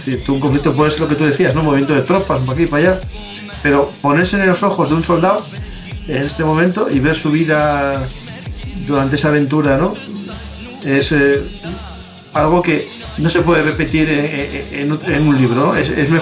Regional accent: Asturias, Spain; como los asturianos decimos, me prestó

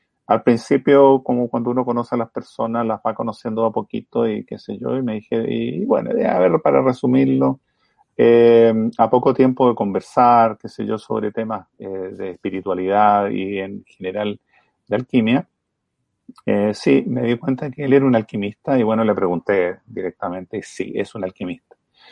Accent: Chile; yo estoy en Chile, soy chileno, a lo mejor por el acento ya se empieza a notar.

